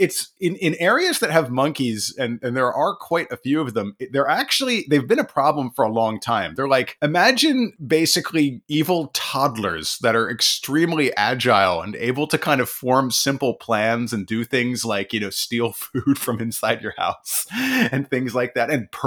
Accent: Maryland, United States; I grew up in Maryland, right?

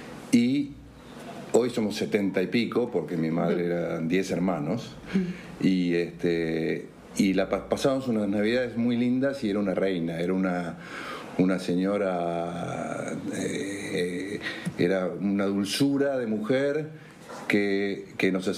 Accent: Tucumán, Argentina; somos tucumanos de muchos años, de 300 años en lo que era el virreinato del Río de la Plata

